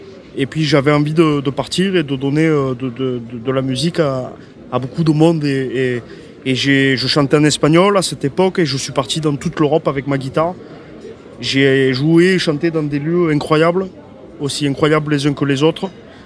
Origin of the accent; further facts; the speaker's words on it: Arles, Provence-Alpes-Côte d'Azur, France; Donc je prenais la guitare de mon frère et puis je venais dans les rues d'Arles